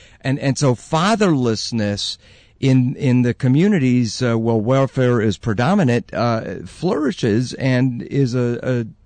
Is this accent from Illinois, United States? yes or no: yes; Chicago, Illinois, United States; I'm from Chicago, and one of the worst areas of the whole city.